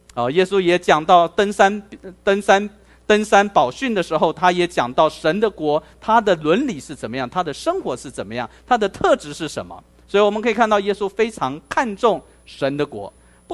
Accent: Taiwan; 我为什么我在台湾出生长大，为什么我不能承认我自己是台湾人？

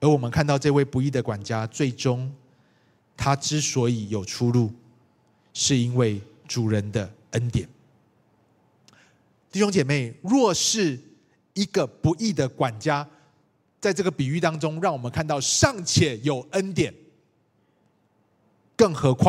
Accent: Taiwan; 我记得小时候这个在台湾长大的时候

